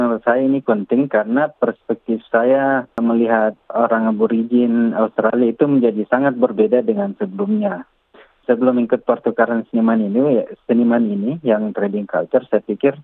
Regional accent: Makassar, South Sulawesi, Indonesia; mereka betul-betul melihat kami orang Makassar, sangat menghargai kami di Makassar

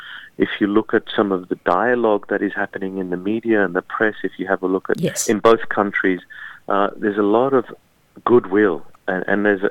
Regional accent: London, United Kingdom; Now, I grew up in London

